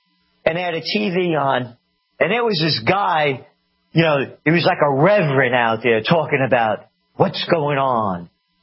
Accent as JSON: {"language": "English", "country": "United States", "said": "I am an American. I'm born to be free."}